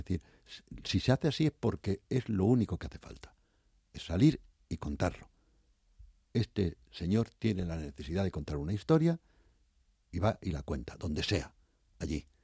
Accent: Morocco; moved away as an adult; porque yo nací y viví en Marruecos durante 20 años

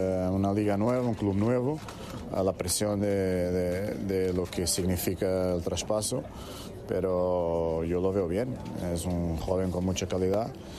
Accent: Portugal; Spanish is a second language; Soy portugués, así que por eso tengo suerte en este momento

